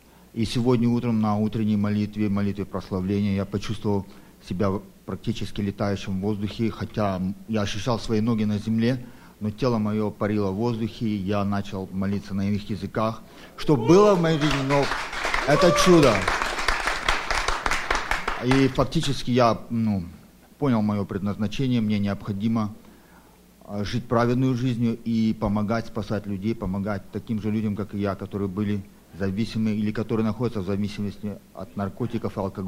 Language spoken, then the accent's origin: Russian; Sacramento, California, United States; я приехал из Калифорнии, из города Сакраменто. На Энкаунтере я первый раз в жизни. Я слышал, я из баптистов